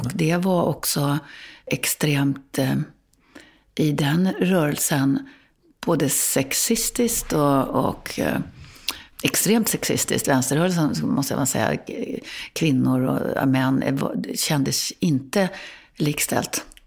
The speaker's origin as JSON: {"language": "Swedish", "region": "Västernorrland County", "country": "Sweden", "tie": "born there", "said": "jag är ändå född i Ådalen."}